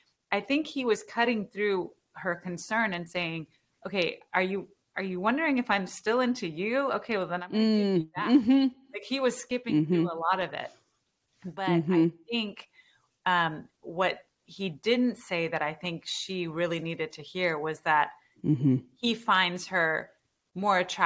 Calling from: Houston, Texas, United States; I'm in Houston.

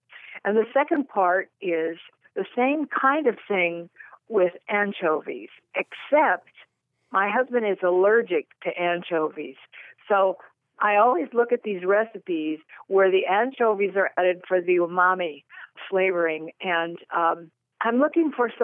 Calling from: Fallbrook, California, United States; I'm calling from Fallbrook, California.

